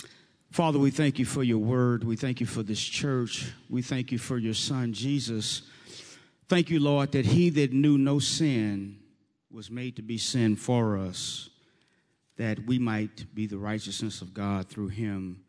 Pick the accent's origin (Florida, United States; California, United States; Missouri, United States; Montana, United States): Missouri, United States; St. Louis; I grew up in St. Louis. My testimony, and Pastor Mike, I hope I don't get thrown out of here, but my testimony was I'm in North St. Louis, which is pretty much an African-American ghetto.